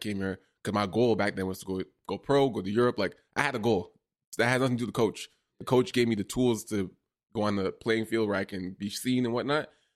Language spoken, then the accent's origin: English; Toronto, Ontario, Canada; I'm from Toronto.